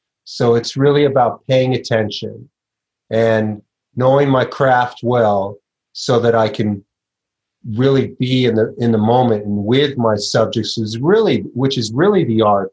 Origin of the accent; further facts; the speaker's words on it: Los Angeles, California, United States; Well, I grew up in Los Angeles, so, and yoga was really coming of age when I was in high school and college.